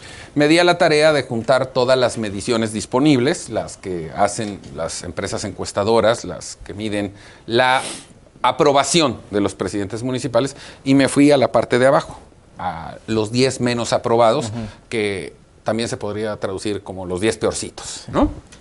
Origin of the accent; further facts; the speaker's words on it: Chetumal, Quintana Roo, Mexico; born there; de mi ciudad natal, Chetumal, Quintana Roo.